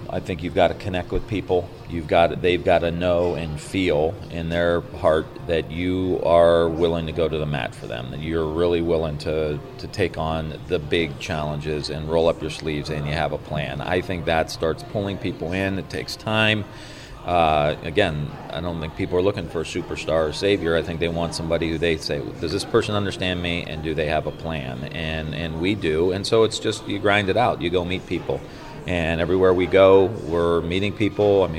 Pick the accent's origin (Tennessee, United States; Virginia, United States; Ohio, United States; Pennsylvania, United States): Ohio, United States; Youngstown; I'm not from Silicon Valley. I'm not from New York City. I'm not from Boston. I'm from Youngstown, Ohio.